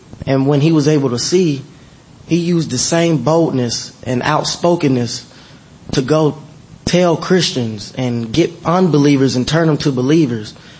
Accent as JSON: {"language": "English", "town": "Pisgah Forest", "region": "North Carolina", "country": "United States", "said": "I come from Pisgah Forest, North Carolina."}